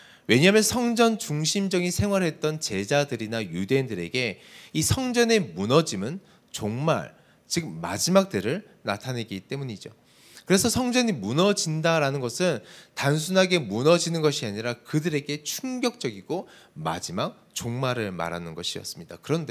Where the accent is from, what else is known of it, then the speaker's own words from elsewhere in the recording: Seoul, South Korea; 사실 저는 서울 사람이거든요.